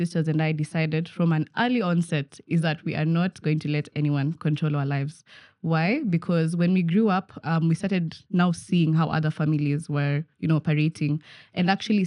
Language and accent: English; Kitale, Trans-Nzoia County, Kenya; also born or lived in Nairobi; So I grew up in Kitale, such a small town. But then with uni, I had to move to Nairobi.